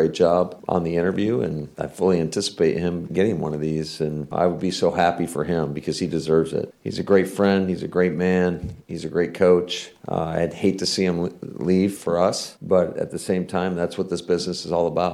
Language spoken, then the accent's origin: English; Mount Pleasant, Michigan, United States; I mean, I grew up in the Midwest, and it's got the same type of vibe that I grew up in Mount Pleasant, Michigan.